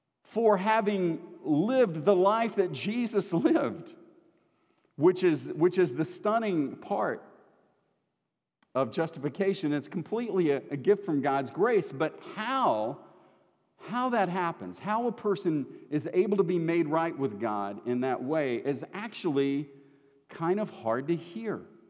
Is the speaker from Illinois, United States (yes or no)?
no; Kentucky, United States; it's set in my hometown, the home county, Harlan County, Kentucky